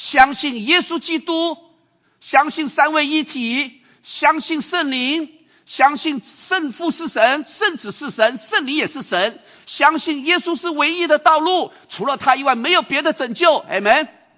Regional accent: China; moved away as an adult; now in United States; 我们中国人喜欢博士啊，是不是？特别我们来了美国，最喜欢博士了

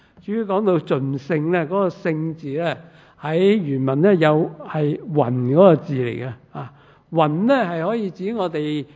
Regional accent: China; 即系同我哋中国人玩嘅谜语又好似有啲唔同啊。

